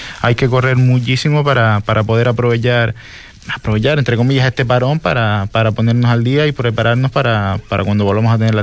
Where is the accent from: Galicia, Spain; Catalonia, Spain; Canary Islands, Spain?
Canary Islands, Spain; El Cotillo; yo soy del Cotillo y se ve algo más de movimiento porque siempre gente de toda la isla viene a parar allí